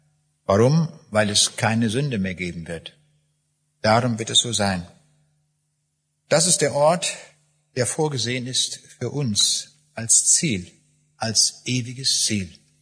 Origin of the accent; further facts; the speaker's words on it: Kaliningrad, Kaliningrad Oblast, Russia; Königsberg waren am nächsten Tag, habe ich ihnen von dieser Begebenheit erzählt. Ich habe gesagt, das war meine Heimat, aber ist es nicht mehr.